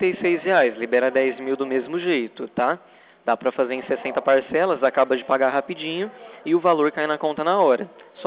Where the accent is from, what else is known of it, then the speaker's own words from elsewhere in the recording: Araçatuba, São Paulo, Brazil; eu sou aqui de Araçatuba